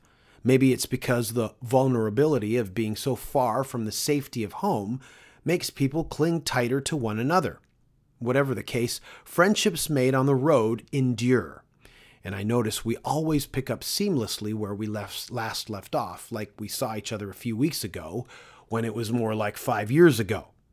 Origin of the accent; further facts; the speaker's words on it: Toronto, Ontario, Canada; As our adventures and journeys took us further and further from Toronto, it made me love my hometown even more when I'd return.